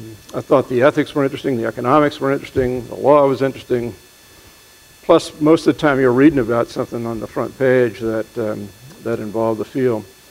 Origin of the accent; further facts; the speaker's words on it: Boston, Massachusetts, United States; So I'm from Boston, and every day I see dozens of license plates from New Hampshire